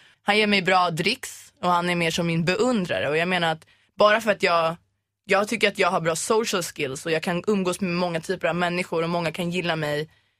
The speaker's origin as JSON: {"language": "Swedish", "country": "Sweden", "said": "Men jag är ju ändå svensk"}